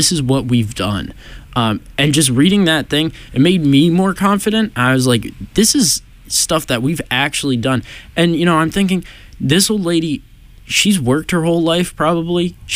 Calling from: Worcester, Massachusetts, United States; I'm actually calling from this city called Worcester, Massachusetts. It's about 45 minutes west of Boston.

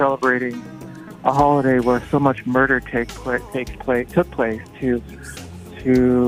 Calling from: Framingham, Massachusetts, United States; I'm calling from Framingham.

